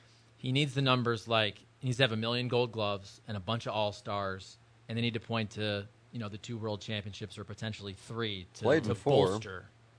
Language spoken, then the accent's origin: English; Michigan, United States; I grew up near Detroit watching Alan Trammell when I was a kid.